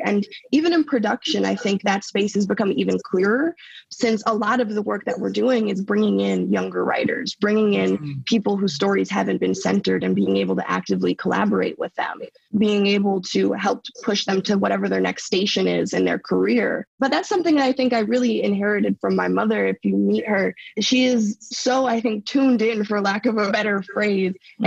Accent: Minnesota, United States; also born or lived in California, United States; And so I think I've been more well-versed being growing up in Minnesota and then California in what it means to traverse the world as a young Black girl.

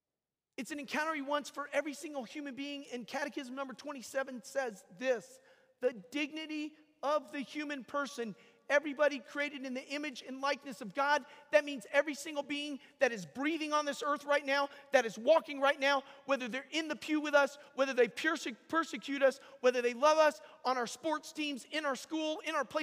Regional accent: Atlanta, Georgia, United States; when I was growing up in Atlanta, Georgia

